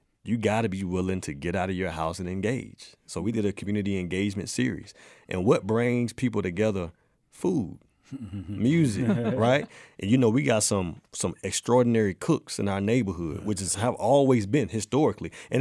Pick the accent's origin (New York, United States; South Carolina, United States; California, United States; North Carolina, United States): South Carolina, United States; Newberry; So I had to, like, remind myself of where I grew up in Newberry, South Carolina.